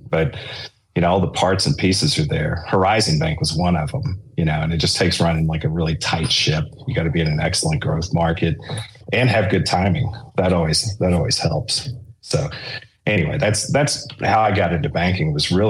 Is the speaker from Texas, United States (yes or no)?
yes; Lubbock, Texas, United States; I grew up in Lubbock, Texas, small town in West Texas